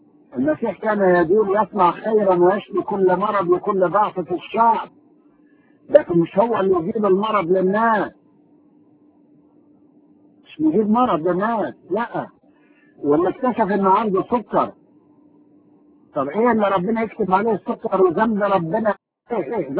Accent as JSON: {"language": "Arabic", "country": "Egypt", "tie": "born or raised there", "said": "لكن احنا اتربينا في مصر وسمعنا كده."}